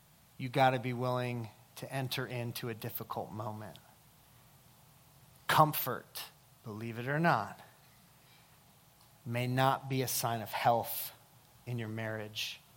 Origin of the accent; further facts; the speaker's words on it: United States; Believe me, as an American, I get that's kind of a crazy thing to say.